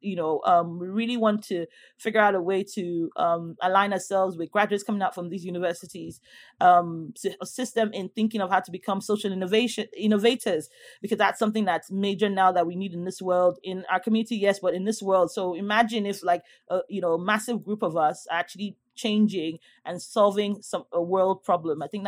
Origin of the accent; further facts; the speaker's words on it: Nigeria; also born or lived in England; And home for me, yes, is England, but it's also, I mean, I grew up in Nigeria, you know, for at least a quarter of my life.